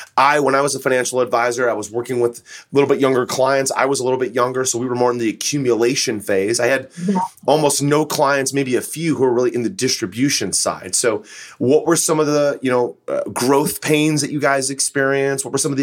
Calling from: Cleveland, Ohio, United States; I'm recording from Cleveland, Ohio, which is a fantastic area, but it's not Phoenix.

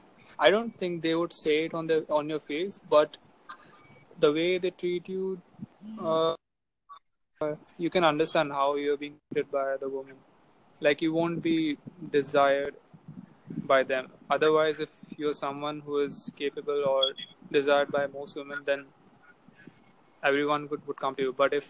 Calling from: India; I'm from India.

